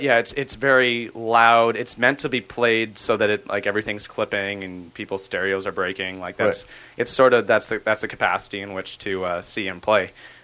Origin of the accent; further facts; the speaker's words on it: Richmond, British Columbia, Canada; I grew up in Richmond.